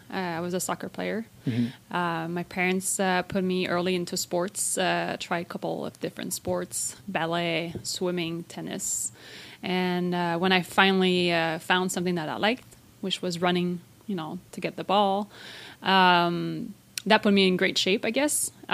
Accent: Repentigny, Quebec, Canada; And she was trying to, start a run group in Repentigny, my hometown.

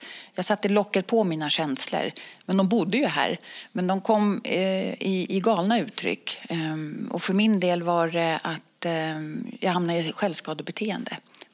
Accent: Stockholm, Stockholm County, Sweden; now in Katrineholm, Sweden; Ja, jag är ursprungligen från Stockholm. Mm-hmm. Sen var det kärleken som tog mig till Katrineholm.

